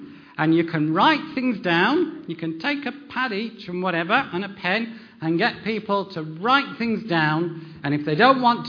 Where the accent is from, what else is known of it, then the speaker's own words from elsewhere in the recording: Bradford, Yorkshire and the Humber, United Kingdom; I am from Bradford